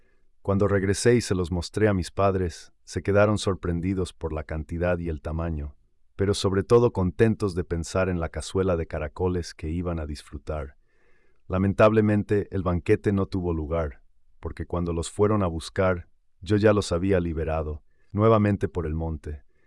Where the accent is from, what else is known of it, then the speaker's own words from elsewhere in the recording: Valencia, Valencian Community, Spain; Creciendo en Valencia, España, tenía muchas hermosas posibilidades de explorar.